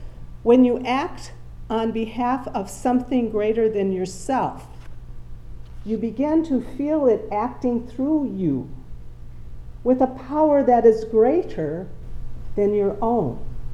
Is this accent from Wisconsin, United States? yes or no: yes; Madison, Wisconsin, United States; also born or lived in Tulsa, Oklahoma; I grew up in Madison, the East Side, and then I went away to become a Dominican, and I got to see the world in a way. Spent a lot of the world in Tulsa, Oklahoma